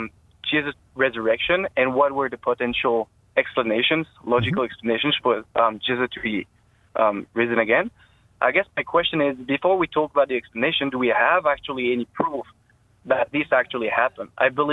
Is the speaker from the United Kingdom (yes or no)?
no; Paris, Île-de-France, France; English is a second language; From the best part, I'm from Paris.